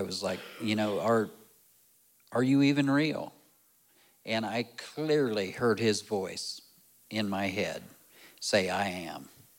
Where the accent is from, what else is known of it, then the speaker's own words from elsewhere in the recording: Alger, United States; I was born and raised in Alger, which Olivia knows what I'm talking about. But born and raised there in Alger, my dad was a minister for 30 or 31 years there at the Alger First United Methodist.